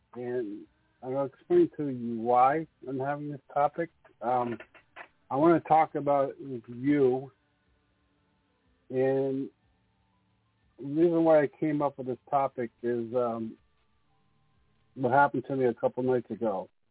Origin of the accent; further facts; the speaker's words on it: New Jersey, United States; But I'd like to share something with you that happened to me when I was growing up in North Jersey.